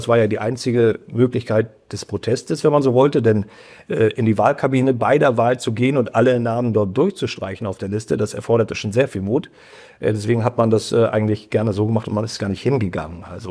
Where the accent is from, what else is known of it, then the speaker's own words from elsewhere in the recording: East Germany, Germany; Ich bin im Osten ja groß geworden bei uns.